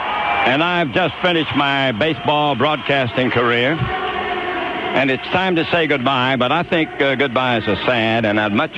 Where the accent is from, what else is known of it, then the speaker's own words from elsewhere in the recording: Michigan, United States; I'll still be with you, living my life in Michigan, my home state, surrounded by family and friends.